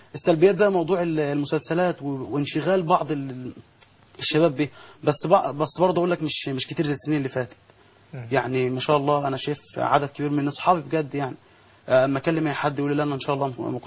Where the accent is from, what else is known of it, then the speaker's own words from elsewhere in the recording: Kafr El Sheikh Governorate, Egypt; also born or lived in Damietta; لا انا من كفر الشيخ ومن دمياط